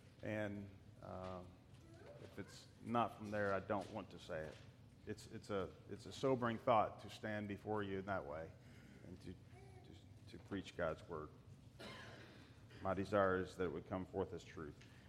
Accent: Athens, Tennessee, United States; We're from Athens, Tennessee, where we attend the Wellspring Mennonite Church, and I serve as deacon there.

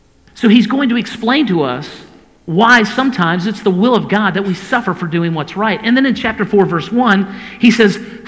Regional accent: United States; that can sound a little irrelevant to us as Americans, because we have a bit of a bubble that we live in as American Christians.

